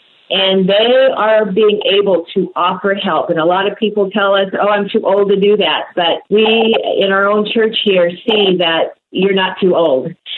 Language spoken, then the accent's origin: English; Dallas, Oregon, United States; now in Eugene, United States; Well, I'm a native of Oregon, and I grew up in a little town called Dallas, right outside of Salem, and that's where I grew up.